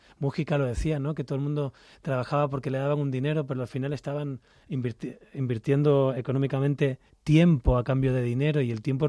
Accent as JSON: {"language": "Spanish", "region": "Canary Islands", "country": "Spain", "tie": "born there", "said": "en Canarias, que es donde yo nací"}